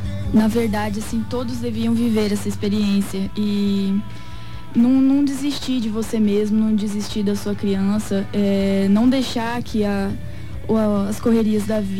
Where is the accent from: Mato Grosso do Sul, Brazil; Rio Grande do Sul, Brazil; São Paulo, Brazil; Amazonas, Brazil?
Mato Grosso do Sul, Brazil; Indápolis; Eu sou de Indápolis, mais especificadamente da Colônia Zanata.